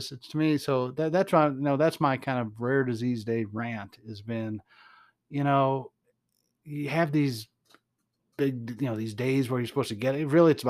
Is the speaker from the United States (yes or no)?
yes; Atlanta, Georgia, United States; accent: redneck; And, yeah, I told you I went to Atlanta. That's where my accent comes from. Reducated redneck is my accent.